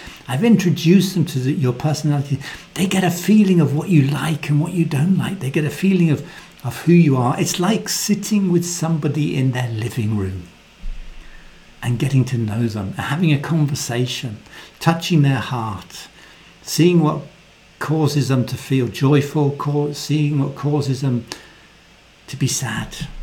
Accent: United Kingdom; You know, in Britain, we're very British.

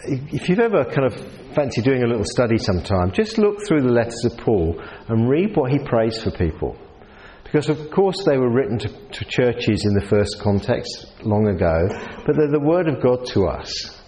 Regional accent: Southend-on-Sea, East of England, United Kingdom; accent: Southend; As you can tell, I'm not a New Zealander by my accent. I've got a South End accent. Well, it was a pre-1960s South End accent. It changed after that.

